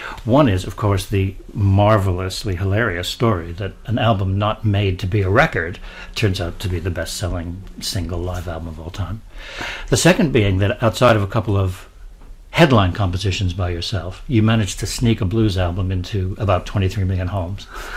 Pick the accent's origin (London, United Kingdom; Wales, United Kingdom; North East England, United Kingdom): Wales, United Kingdom; Being Welsh, it's always intrigued me